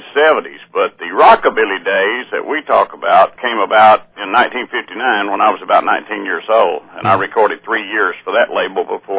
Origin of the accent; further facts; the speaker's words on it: Tennessee, United States; I was born in Lawrence County, Tennessee, which is a county near the Alabama border area in southern Middle Tennessee, about 80 miles south of Nashville. I've lived there all my life.